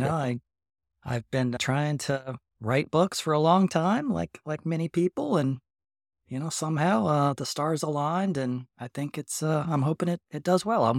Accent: Gainesville, United States; And the two novels I wrote, you know, in my youth, they were set here in Gainesville, my hometown.

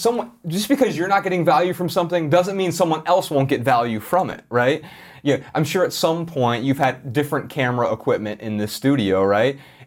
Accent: Ohio, United States; We're both from Ohio.

